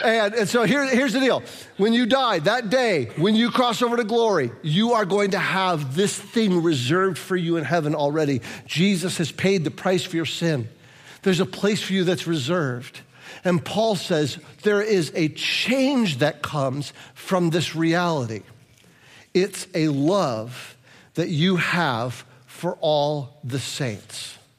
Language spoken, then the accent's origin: English; Midwest, United States; because I'm a Midwesterner, I almost don't want to tell you the compliment because that feels like I'm bragging